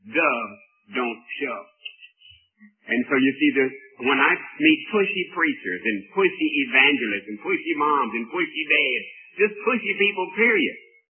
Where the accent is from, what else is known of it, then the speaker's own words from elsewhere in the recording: United States; I'm an American.